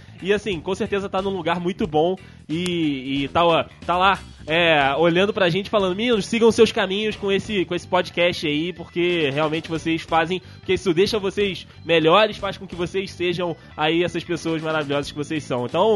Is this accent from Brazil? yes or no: yes; Rio Grande do Sul, Brazil; Sou eu gaúcho, branco e careca.